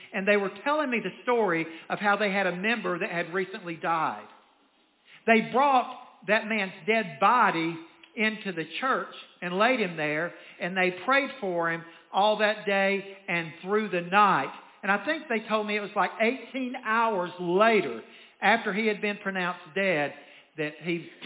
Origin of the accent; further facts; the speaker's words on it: Winfield, Alabama, United States; born there; when I was born on April the 11th, 1958, that means I'm about to be 68 years old, in a little hospital down in Winfield, Alabama.